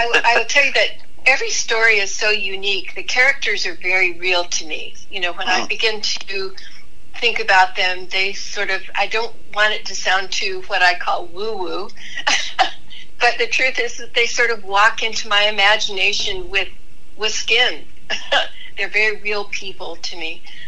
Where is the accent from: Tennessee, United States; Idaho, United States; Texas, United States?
Idaho, United States; Boise; And, of course, where I grew up here in Boise, Idaho, you can just go out in the desert